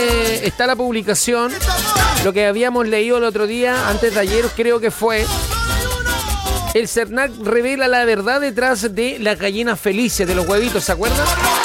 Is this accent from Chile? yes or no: yes; Chile; Algo que nosotros acá como chilenos no lo vivimos hace mucho rato.